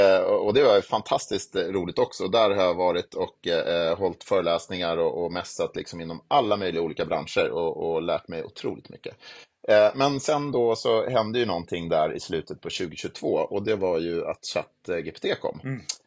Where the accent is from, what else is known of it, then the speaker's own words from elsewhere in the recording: Sweden; Det var 54 personer från hela världen då. Jag var den enda från Sverige i den här kursen då.